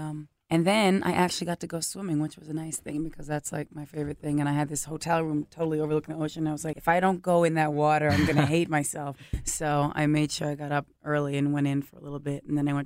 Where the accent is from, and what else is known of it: New York, United States; born or raised there